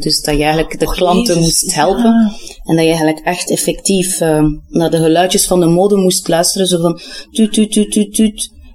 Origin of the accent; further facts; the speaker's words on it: Poperinge, Flanders, Belgium; Want ik ben dus opgegroeid in die streek. Hè? Dus ik ben eigenlijk van Poperingen afkomstig.